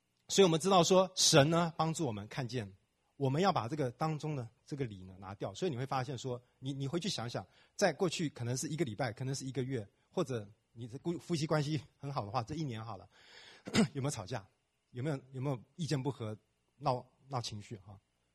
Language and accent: Chinese; China; 我们中国人有一句话说，公说公有理，婆呢婆说婆有理